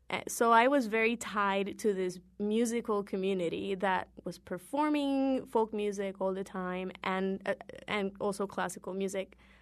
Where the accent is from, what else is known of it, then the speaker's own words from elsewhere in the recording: Ponce, Puerto Rico; I was born and raised in Ponce, Puerto Rico, which is a south coast town